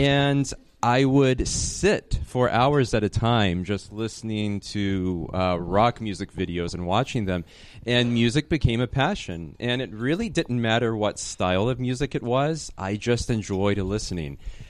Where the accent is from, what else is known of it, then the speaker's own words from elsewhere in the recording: Temple, Texas, United States; Great question. So I'm originally from Temple, Texas, which is a town equally situated between...